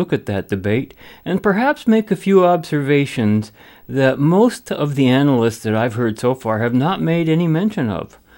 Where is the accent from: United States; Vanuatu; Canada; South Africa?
Canada; Now, as a Canadian, I would be remiss to not mentioning that each year